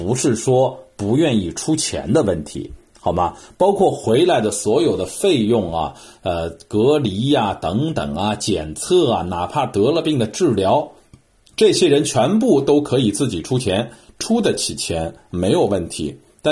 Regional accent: China; now in United Kingdom; 我是中国人，我的中国根，我不忘本啊！

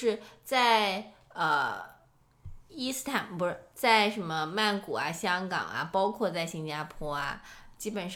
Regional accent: China; 我是中国人

